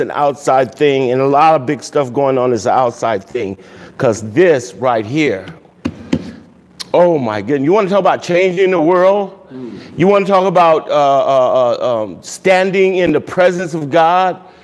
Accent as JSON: {"language": "English", "town": "Montreal", "region": "Quebec", "country": "Canada", "tie": "born or raised there", "lives_now": "California, United States", "said": "I'm a crumb in California, but I was bred in Montreal."}